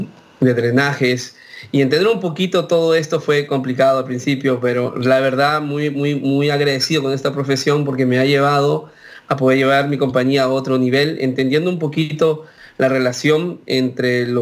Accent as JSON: {"language": "Spanish", "region": "Lima", "country": "Peru", "moved": "as an adult", "lives_now": "United States", "said": "El nombre de mi empresa es Lion Plumbing and Heating y pues originalmente de Perú, vengo de Lima, Perú, y llegué a los 18 años aquí a los Estados Unidos"}